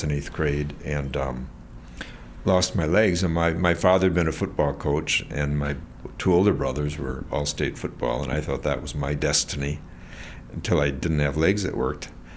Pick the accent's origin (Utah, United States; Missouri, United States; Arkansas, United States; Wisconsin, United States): Wisconsin, United States; I've always been grateful for my roots in the Midwest, and the land in Wisconsin is so sacred, really.